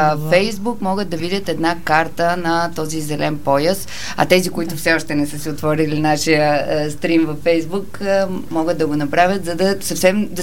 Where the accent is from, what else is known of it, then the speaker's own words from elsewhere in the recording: Burgas, Burgas Province, Bulgaria; тъй като самата аз съм от Бургас, с тази част на Странджа